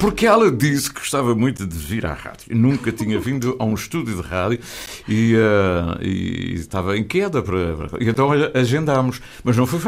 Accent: Portugal; e somos portugueses, não é?

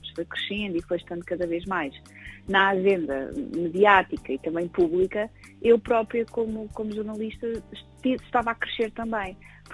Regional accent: Figueira da Foz, Centro, Portugal; born there; moved away as an adult; now in Lisbon, Portugal; nasci na Figueira da Foz, vim estudar para Lisboa aos 18 anos. Por Lisboa fiquei

